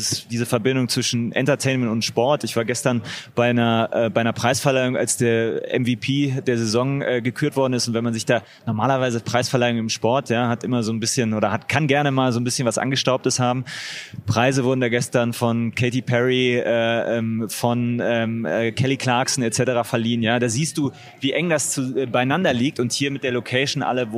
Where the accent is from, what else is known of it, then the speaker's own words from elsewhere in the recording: Düsseldorf, North Rhine-Westphalia, Germany; Und als Düsseldorfer habe ich natürlich auch große Sympathien dafür gehabt.